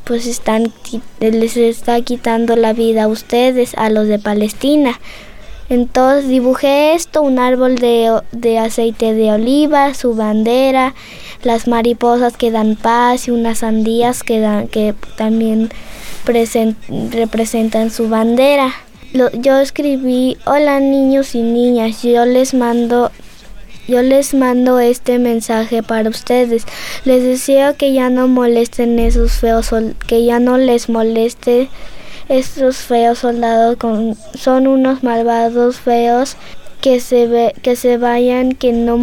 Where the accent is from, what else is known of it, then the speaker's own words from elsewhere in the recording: San Miguel Tzinacapan, Puebla, Mexico; soy de San Miguel Tzinacapan.